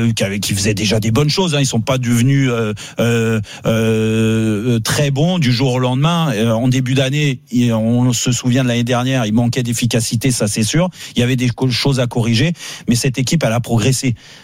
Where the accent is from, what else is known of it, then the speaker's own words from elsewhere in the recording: Paris, Île-de-France, France; en tant que Parisien et en tant que supporter depuis tout gamin de ce club.